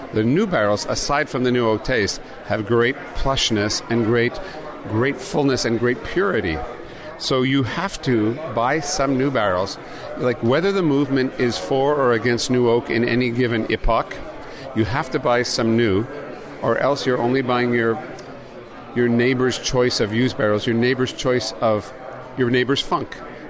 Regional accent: Canada; as a Canadian, but also as a winemaker, I love what Niagara does with the limestone soils.

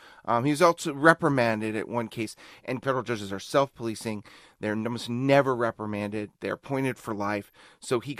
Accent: Pasadena, California, United States; I mean, as a kid growing up in Pasadena, his was a name I heard often, and usually at least in the circles I ran in a heroic cast.

